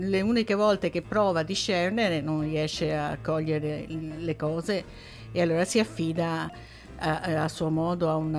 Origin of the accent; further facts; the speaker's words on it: Ancona, Marche, Italy; born there; io ho vissuto, sono nata a Piazza del Papa, quindi a pochissima distanza da questo posto di Piazza Malatesta